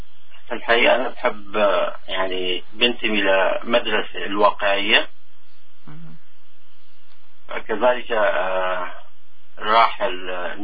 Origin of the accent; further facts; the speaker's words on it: Syria; also born or lived in Turkey; now in Canada; الحقيقة أنا جيت كلاجئ، يعني طلعنا من البلد بسبب نتيجة حروب للأسف، يعني طلعنا من سوريا على تركيا